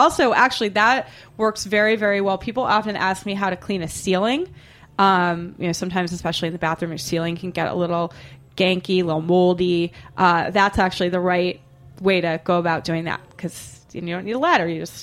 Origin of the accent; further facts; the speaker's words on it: Boston, Massachusetts, United States; The first is that I'm from Boston. I don't really have the accent, but I am from Boston.